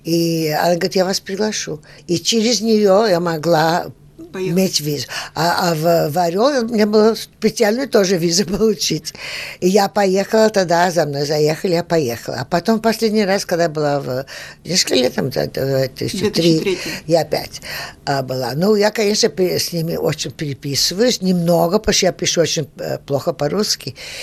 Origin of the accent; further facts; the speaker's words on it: Paris, France; now in Rio de Janeiro, Brazil; Моя кровь русская, я родилась в Париже, значит, я француженка, и я живу в Бразилии, значит, я перемешка водки, кашаса и шампань. Но я говорю по-русски